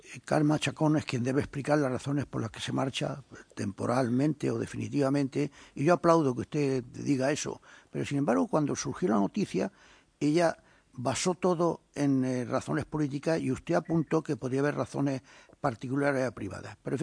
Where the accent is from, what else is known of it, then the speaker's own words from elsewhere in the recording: Andalusia, Spain; Yo soy almeriense, he nacido en un pueblo de Almería y vivo en otros pueblos que han mandado miles de personas a Cataluña cuando yo era niño en Mozalbete.